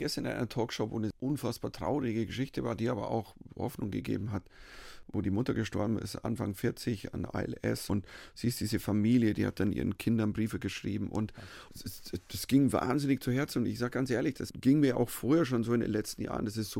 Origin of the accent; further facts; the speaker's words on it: Bavaria, Germany; Weißt du, Heimat, ich bin verwurzelt mit Bayern, das ist meine Bayern, das ist meine Heimat. Ich bin nie weggezogen, all die Jahre